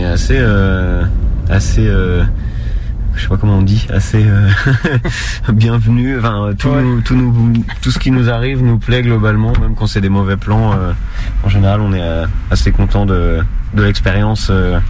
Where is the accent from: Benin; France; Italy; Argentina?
France; Paris, Île-de-France; Ouais. On vient de Paris en France.